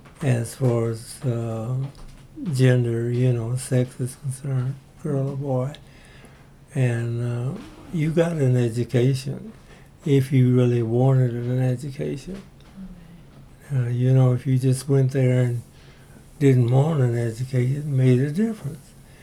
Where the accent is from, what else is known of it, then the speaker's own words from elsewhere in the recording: Indianapolis, Indiana, United States; Well, I went to grade school there in my community, which was Hallville.